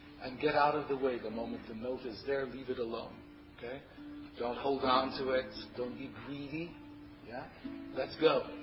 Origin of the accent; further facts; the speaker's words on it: Israel; I was born and raised in Israel. My father was a Norwegian, not Jewish, who came to Israel in the War of Independence as a volunteer.